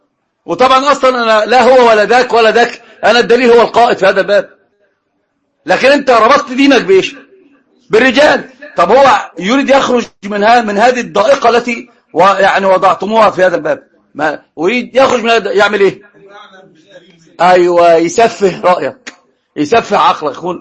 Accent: Egypt; يقولون مخنوقة عندنا في مصر، يقولون مخنوقة يعني متضايقة

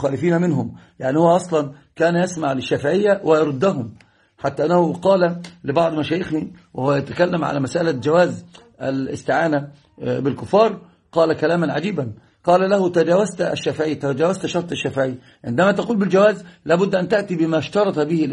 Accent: Egypt; وهذه طريقة مشهورة عندنا في مصر

